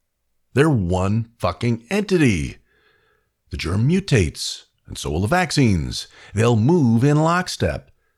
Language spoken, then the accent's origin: English; New York, United States; Growing up in New York, I was asked 1,000 times